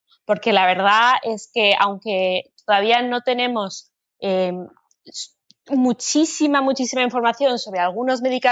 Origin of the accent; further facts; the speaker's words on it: Spain; moved away as an adult; now in New York, United States; Yo me crié en España. Y cuando terminé la carrera de medicina en Madrid, me mudé a los Estados Unidos, a Nueva York